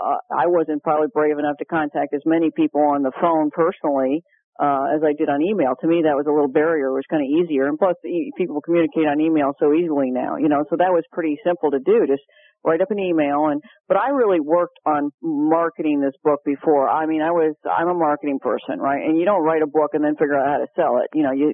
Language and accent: English; Chicago, Illinois, United States; since I'm from the Chicago area, my brother's coming up with his whole family and everything to visit us tomorrow.